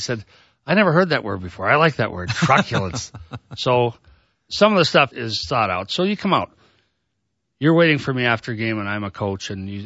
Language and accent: English; Ireland; I said, Brendan, we're Irish.